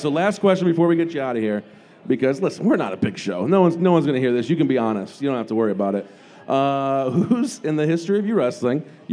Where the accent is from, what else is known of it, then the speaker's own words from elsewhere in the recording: South Bend, Indiana, United States; now in Indianapolis, United States; Actually, I live in Indianapolis now, but I'm from South Bend